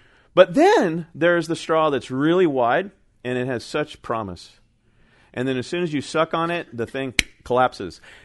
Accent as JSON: {"language": "English", "region": "California", "country": "United States", "tie": "born or raised there", "moved": "yes", "said": "as growing up in California, barbecue is a verb, right? But then I moved to the South, and barbecue is a noun"}